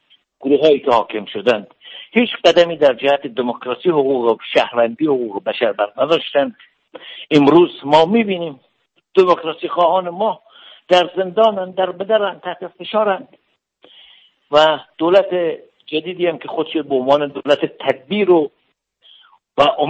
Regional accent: Iran; من به عنوان یک ایرانی احساس میکنم که جامعه کشور ما با خطر روبرو است

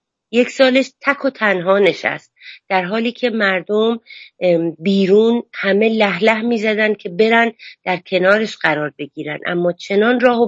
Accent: Iran; moved away; در تمام مدتی که من از ایران اومدم بیرون

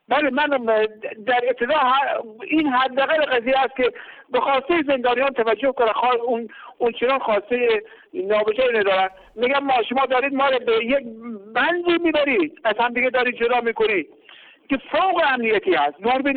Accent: Iran; بنده هم به عنوان یک ایرانی، یک دلسوز برای وطنم

